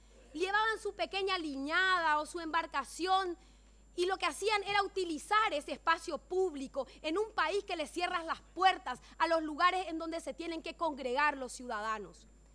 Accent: Villa Elisa, Entre Ríos, Argentina; soy oriunda de Villa Elisa. Villa Elisa es una colonia sueca en donde los primeros inmigrantes eran personas que vinieron a afincarse en ese lugar que se denominó Colonia Elisa.

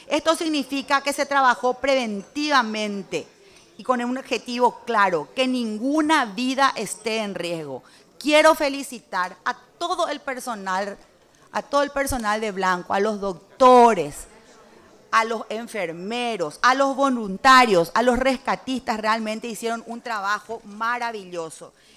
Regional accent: Paraguay; Por eso es que como paraguayos coincidimos todos en que estamos contentos.

